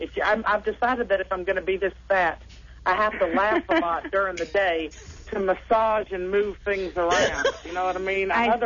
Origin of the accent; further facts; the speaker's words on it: Lake Charles, Louisiana, United States; Oh, that's my hometown.